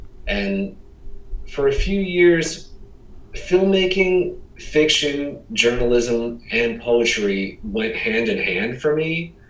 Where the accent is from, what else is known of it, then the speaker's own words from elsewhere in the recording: Toledo, Ohio, United States; I remember growing up in Toledo, Ohio, seeing this place, the Collingwood Arts Center.